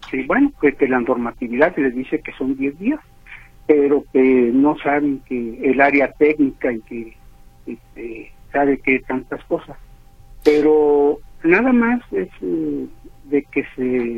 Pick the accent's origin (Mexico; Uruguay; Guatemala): Mexico; Guadalajara, Jalisco; Somos unos unos tapatíos orgullosos de nuestro sistema.